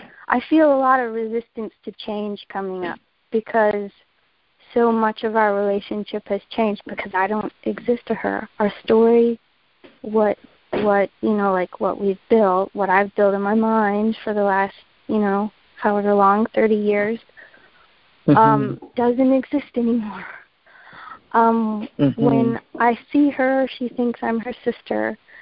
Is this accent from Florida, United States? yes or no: no; Raleigh, North Carolina, United States; I'm from Raleigh, North Carolina.